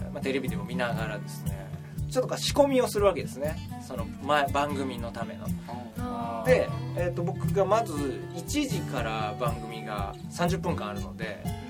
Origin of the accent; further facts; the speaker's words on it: Takarazuka, Hyogo, Japan; たまたまそのうちの地元が僕兵庫県の宝塚なんですけど